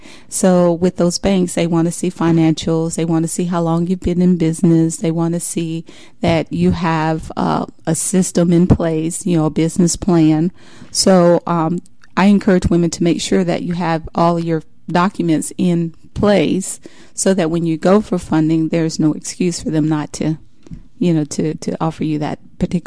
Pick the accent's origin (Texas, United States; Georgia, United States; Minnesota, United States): Georgia, United States; Macon; June 30th in my hometown, Macon, Georgia.